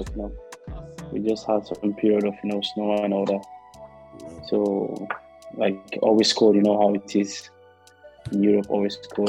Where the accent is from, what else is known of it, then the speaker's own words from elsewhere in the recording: Lagos, Nigeria; Yeah, I was born and brought up in Lagos, yeah.